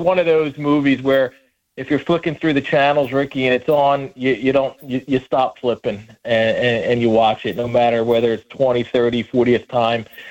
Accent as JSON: {"language": "English", "town": "Philadelphia", "region": "Pennsylvania", "country": "United States", "tie": "born or raised there", "said": "You know, I grew up in South Philly, and I know a little bit of what that can look like and what the life is and the lifestyle."}